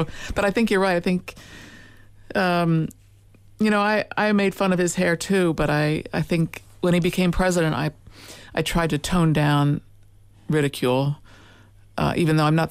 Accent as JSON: {"language": "English", "town": "Washington", "region": "District of Columbia", "country": "United States", "tie": "born or raised there", "said": "I was a little shy girl growing up in Washington, D.C. during the civil rights movement and the Watergate and women's movement."}